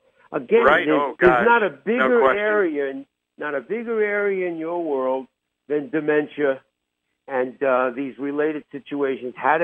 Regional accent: New York, United States; accent: New York; now in Chicago, United States; My New York accent, man. You got to be talking to Nick.

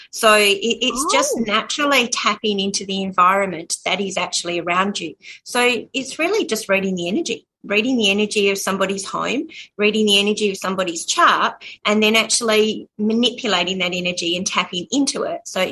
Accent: Australia; I'm blonde and I'm Australian

